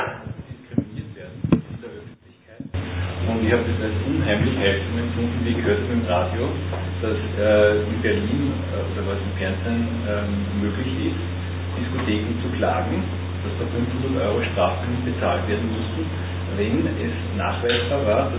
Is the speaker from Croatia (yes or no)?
no; Linz, Upper Austria, Austria; ich wollte jetzt eigentlich ein paar Sachen bemerken als Zuhörer und als Linzer.